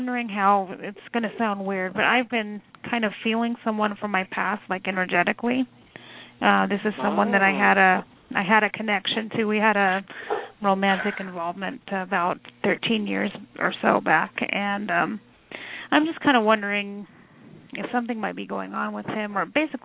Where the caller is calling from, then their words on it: Colorado, United States; Yes, Colorado.